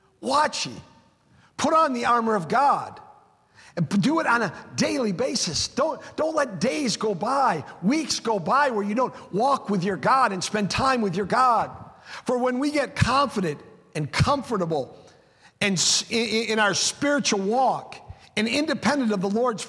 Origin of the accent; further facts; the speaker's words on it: United States; born there; I was born in America, in a free country, and I was born in a time when I didn't have to go to war.